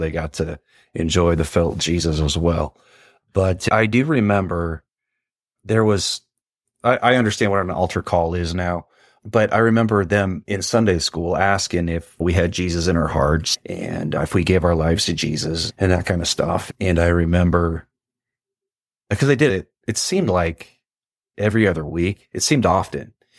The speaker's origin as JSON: {"language": "English", "town": "Lincoln", "region": "Nebraska", "country": "United States", "tie": "born or raised there", "said": "I grew up in Lincoln, Nebraska. I was raised there all through college. I got hired onto Fremont Fire, and that was the first time I moved out. And then I moved back to Lincoln once I got hired on Lincoln Fire."}